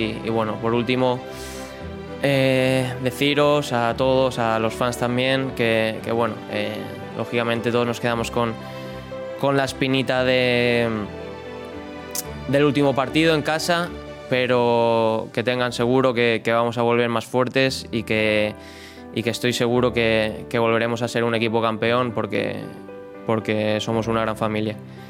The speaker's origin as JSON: {"language": "Spanish", "country": "Spain", "moved": "yes", "said": "Desde que, bueno, salimos de España, sabes que era complicado"}